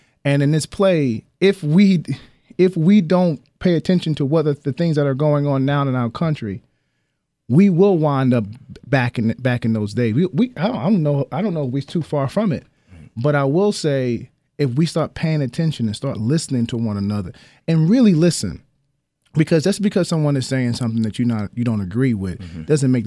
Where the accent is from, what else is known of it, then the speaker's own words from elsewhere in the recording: Newark, New Jersey, United States; Oh, no, I'm actually born and raised in Newark, New Jersey.